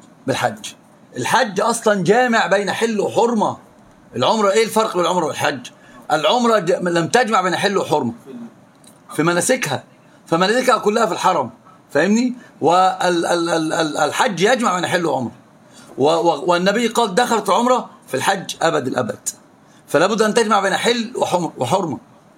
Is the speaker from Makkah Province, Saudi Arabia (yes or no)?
yes; Mecca, Makkah Province, Saudi Arabia; اصلا من مكه